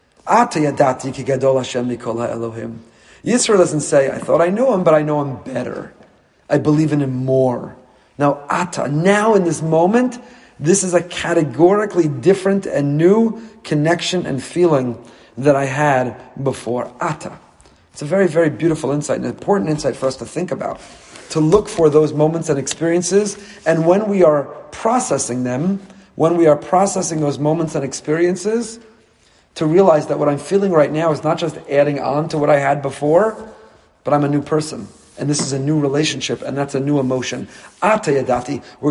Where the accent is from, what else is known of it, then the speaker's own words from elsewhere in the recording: Teaneck, New Jersey, United States; I grew up with him in Teaneck. He's a couple years younger than me in Frisch